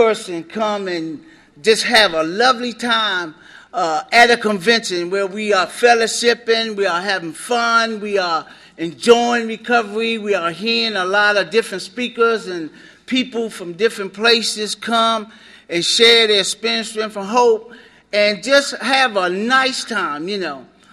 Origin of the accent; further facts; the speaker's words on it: Maryland, United States; I'm from South Potomac area. My home group is the Steps to Life group, and we meet every Thursday night from 8 to 9:30 in Oxon Hill, Maryland.